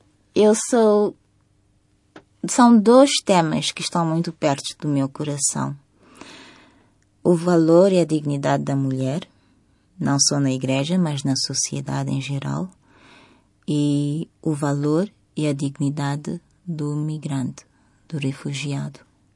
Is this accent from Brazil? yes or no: no; Mozambique; now in Johannesburg, South Africa; Bom, a minha família e eu mudamos de Moçambique para a África do Sul em 1993. E estamos lá até hoje.